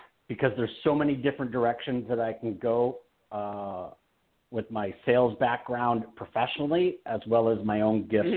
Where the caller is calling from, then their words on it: Las Vegas, Nevada, United States; I'm in Las Vegas.